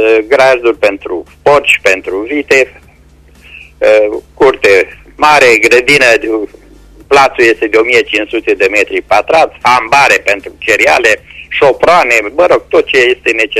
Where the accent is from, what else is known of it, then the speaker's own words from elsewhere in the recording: Timișoara, Timiș County, Romania; din Timișoara.